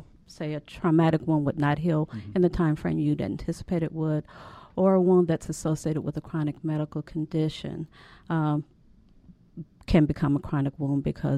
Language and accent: English; St. Louis, Missouri, United States; also born or lived in Chicago; Well, I am from St. Louis, and I have wanted to be a physician for most of my life.